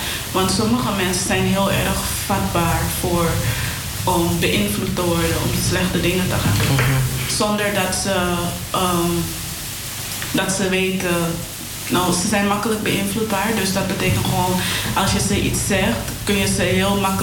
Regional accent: North Holland, Netherlands; Ik ben wel opgegroeid in Zuidoost.

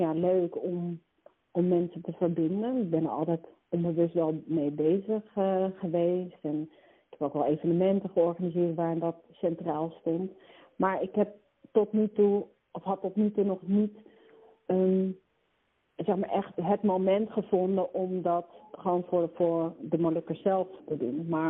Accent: Voorthuizen, Gelderland, Netherlands; Ik ben opgegroeid in Voorthuizen. Dus dat is een dorp naast Barneveld.

